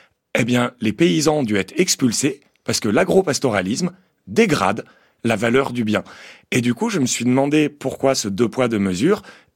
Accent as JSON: {"language": "French", "region": "Occitanie", "country": "France", "tie": "born or raised there", "said": "je viens des Cévennes et que du coup, j'ai grandi en randonnant dans le parc national des Cévennes."}